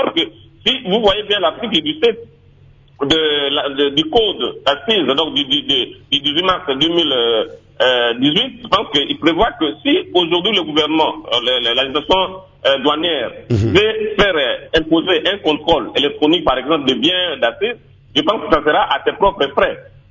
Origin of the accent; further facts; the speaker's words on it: Ecuador; même chez moi en Équateur